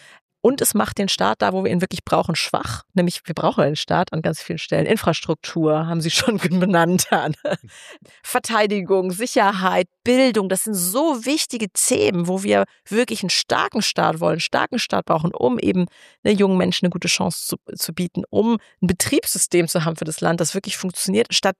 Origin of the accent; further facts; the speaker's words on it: Rhineland-Palatinate, Germany; born there; Also ich bin ja gebürtige Rheinland-Pfälzerin